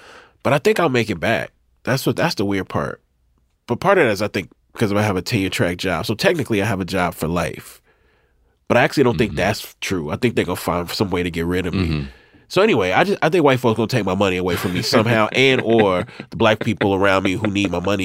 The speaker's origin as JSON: {"language": "English", "region": "Mississippi", "country": "United States", "said": "me, I'm from Mississippi. We don't talk to you. There's like a decorum."}